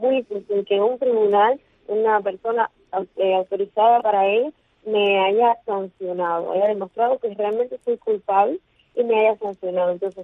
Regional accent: Cuba; porque soy cubana

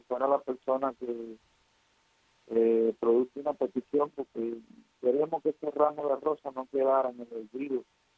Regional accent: Cuba; somos cubanos

